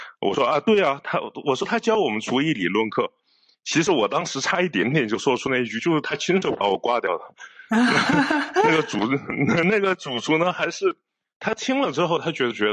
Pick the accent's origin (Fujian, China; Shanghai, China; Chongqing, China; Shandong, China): Chongqing, China; moved away as an adult; 我是一个重庆人，那就意味着我从小在17岁之前，我吃的所有的东西，包括食堂里面的饭，都是辣的。到了广东之后